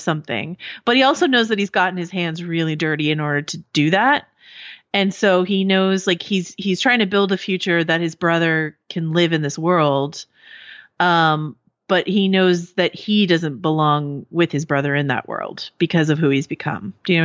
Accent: California, United States; Yes. Yeah. I grew up in Marin County.

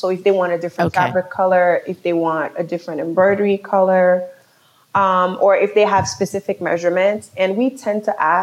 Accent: New York City, New York, United States; also born or lived in Haiti; being born in Haiti and growing up in New York City

